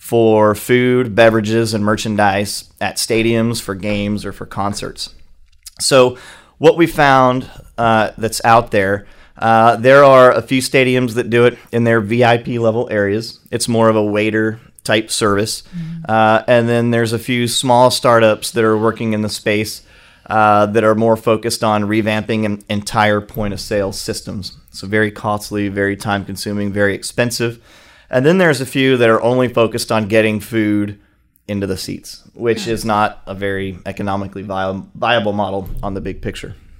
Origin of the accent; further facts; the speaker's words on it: Alvin, Texas, United States; Sure. So I am from Houston, from the Alvin area, born and raised. I have been in the area for most of my life, went to Texas A&M for my undergraduate degree, worked a bit in oil and gas.